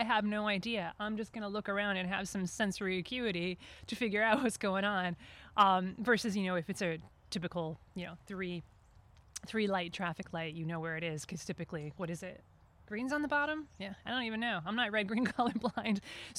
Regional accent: New England, United States; I grew up in New England, so it's like I'm used to cold.

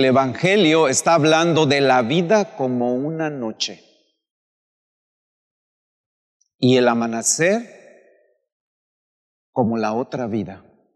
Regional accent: Guanajuato, Mexico; No se crea, soy de Guanajuato, no la traigo contra ellos

